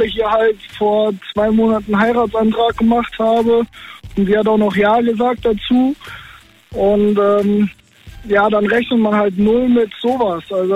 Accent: Limburg, Hesse, Germany; Ich komme aus Limburg.

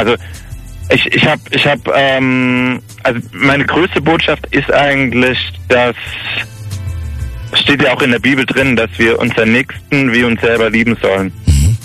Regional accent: Rhineland-Palatinate, Germany; In Hettenheim in der Nähe. Also ich komme aus der Pfalz.

